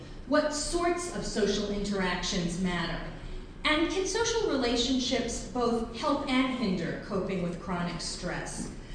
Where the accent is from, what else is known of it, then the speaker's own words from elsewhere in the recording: New York, United States; Now, I'm from New York originally. I talk very fast, I talk very loudly